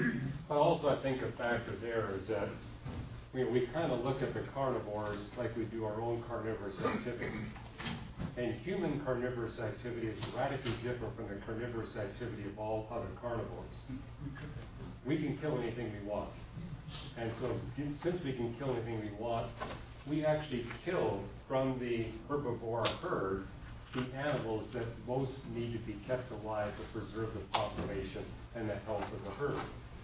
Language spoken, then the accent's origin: English; British Columbia, Canada; Now, I grew up in British Columbia, and you know, my mother and father, although they were very poor, wound up buying one of these deep freeze freezers.